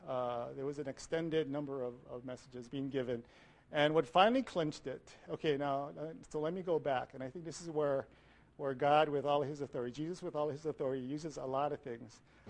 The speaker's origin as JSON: {"language": "English", "region": "Hawaii", "country": "United States", "tie": "born or raised there", "said": "So I grew up in Hawaii. I'm the fourth generation there, so even with my grandparents, we spoke English. So if anyone wants to know what a Hawaiian is like, it's me."}